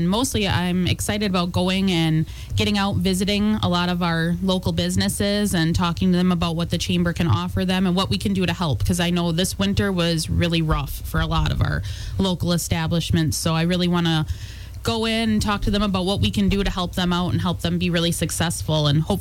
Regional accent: Wisconsin Rapids, Wisconsin, United States; now in Park Falls, United States; Yeah, so I have lived in Park Falls since 2017. My husband and my dogs and I call it home here. I'm originally from Wisconsin Rapids.

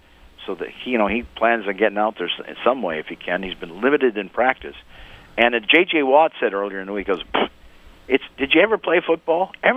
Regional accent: Beloit, Wisconsin, United States; So, you know, I'm from Beloit

